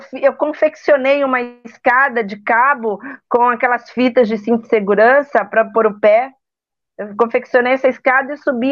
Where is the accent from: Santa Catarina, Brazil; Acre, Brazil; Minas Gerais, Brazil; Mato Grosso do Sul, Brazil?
Minas Gerais, Brazil; also born or lived in São Paulo; nasci em São Paulo e criado em Minas.